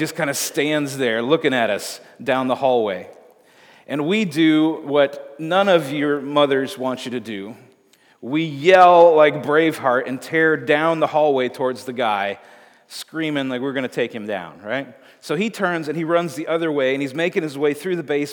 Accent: Waukesha, Wisconsin, United States; So I grew up in Waukesha, Wisconsin, and I grew up going to a large old United Methodist church.

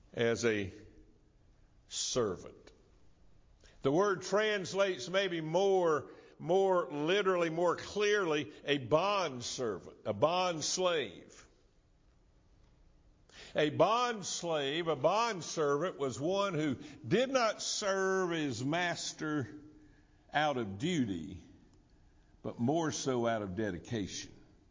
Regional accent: Thomasville, United States; Now, I was raised in Thomasville and down on good old West Green Street.

